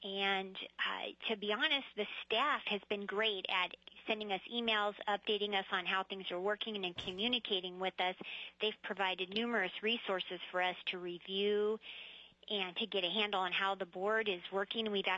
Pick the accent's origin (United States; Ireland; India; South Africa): United States; Juneau, Alaska; now in Anchorage, United States; I grew up in Juneau. I'm married, have two kids. I work in family medicine, and I live in Anchorage now.